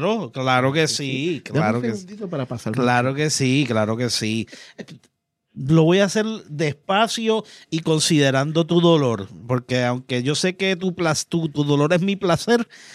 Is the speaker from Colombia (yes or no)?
no; Moca, Puerto Rico; Yo soy de Moca, cabrón, ya...